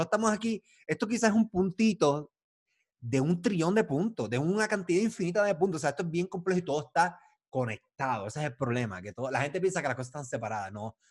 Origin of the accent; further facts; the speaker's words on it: Carolina, Puerto Rico; Es que soy de Carolina y dejé la escuela.